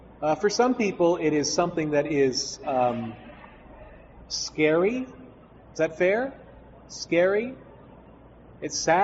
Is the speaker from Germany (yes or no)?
no; Canada; Now, I acknowledge I'm from Canada, one of the frozen chosen